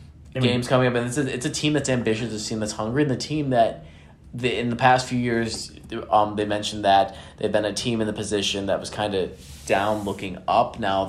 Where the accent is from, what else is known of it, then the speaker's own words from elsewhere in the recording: Chicago, Illinois, United States; I grew up around Chicago.